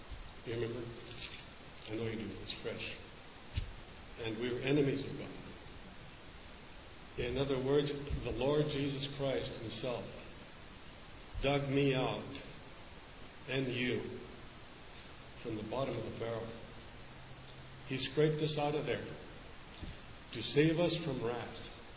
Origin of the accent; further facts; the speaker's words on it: Santa Fe, New Mexico, United States; I'm from Santa Fe, and I had the reputation of being an athlete. And so, you get to know the whole town.